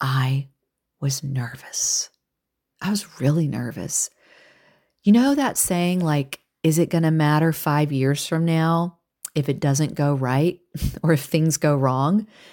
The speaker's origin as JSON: {"language": "English", "region": "Texas", "country": "United States", "said": "even though I'm from Texas, I was not ready for that."}